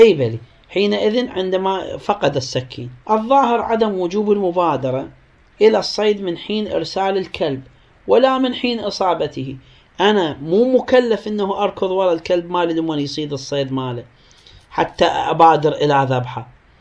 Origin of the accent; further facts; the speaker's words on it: Iraq; نعبر هذا التعبير احنا عندنا بالعراق